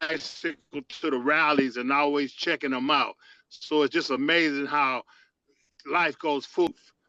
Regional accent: Oakland, California, United States; I come out of Oakland. I came out of the Black Panther community when I was a youngster. And I grew up right there in Oakland around the Black Panther Party.

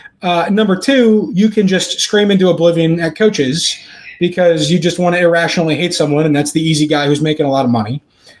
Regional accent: New Jersey, United States; I grew up in New Jersey. Near enough the Meadowlands, I'm a New York football Giants fan.

